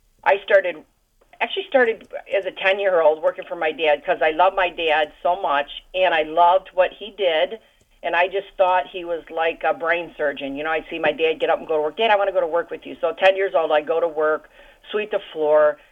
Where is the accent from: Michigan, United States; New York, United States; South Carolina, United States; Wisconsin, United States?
Michigan, United States; Detroit; also born or lived in Mississippi; I was born in Mississippi. My dad was born in Mississippi. My family's from there, farmers, cotton, sweet potatoes, and peanuts. And my dad said he didn't want to be a farmer, so probably the best move he ever did. And when he came to Detroit, I was a year old